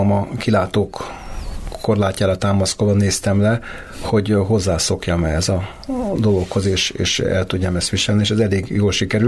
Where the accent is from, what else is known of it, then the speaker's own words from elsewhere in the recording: Hungary; Nekem volt szerencsém, azt hiszem, még mindig egyedül magyarként eljutni abba a barlangba